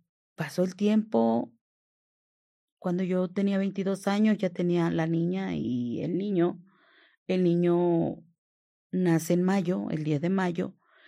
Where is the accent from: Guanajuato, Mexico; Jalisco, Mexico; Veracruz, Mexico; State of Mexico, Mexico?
Veracruz, Mexico; Coatzacoalcos; ¿verdad? Yo soy de Coatzacoalcos, Veracruz.